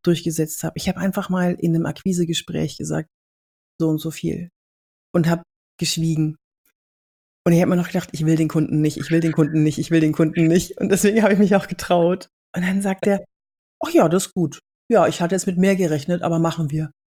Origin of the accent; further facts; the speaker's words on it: Cologne, North Rhine-Westphalia, Germany; Ich war in Düsseldorf und ich komme aus Köln.